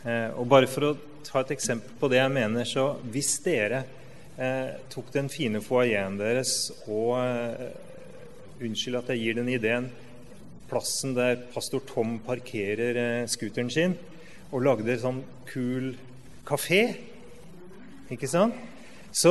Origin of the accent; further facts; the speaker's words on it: Buskerud, Norway; Vi hadde et ordtak i bygda hjemme i Hallingdal